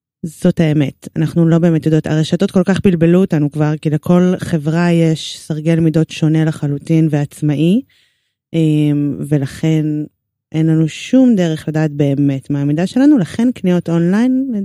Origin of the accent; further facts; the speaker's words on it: Haifa, Haifa District, Israel; איפה הגעתי? וואו, הגעתי בחיפה.